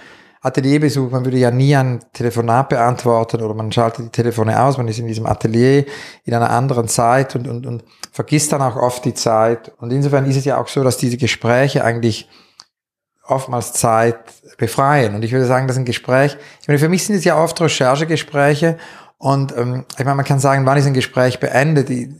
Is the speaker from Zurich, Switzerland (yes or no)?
yes; Zurich, Switzerland; born there; ich bin eigentlich im Mai 68 geboren in Zürich